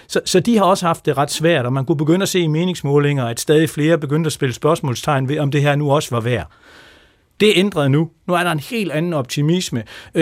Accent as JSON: {"language": "Danish", "region": "Jutland", "country": "Denmark", "said": "Jeg er trods alt fra Jylland"}